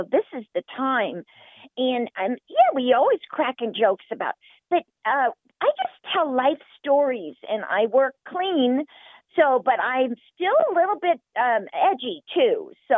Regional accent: the South, United States; accent: Southern; now in Ohio, United States; When I moved to Ohio, I had to lose my accent. I had this Southern accent.

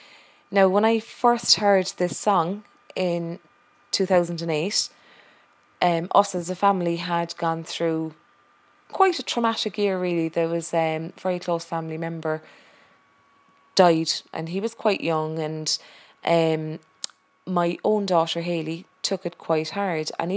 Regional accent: Cork, Munster, Ireland; from Cork on Audioboo.

